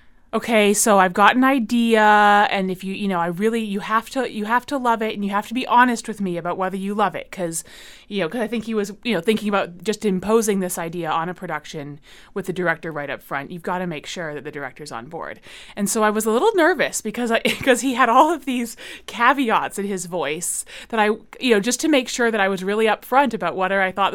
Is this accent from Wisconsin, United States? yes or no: yes; Milwaukee, Wisconsin, United States; We are both from Milwaukee